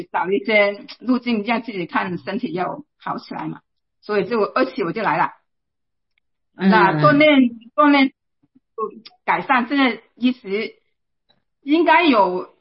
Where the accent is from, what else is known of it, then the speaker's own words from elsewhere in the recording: Guangdong, China; 我是生于南方嘛，地道了，在广东人没见过下雪，没见过飘雪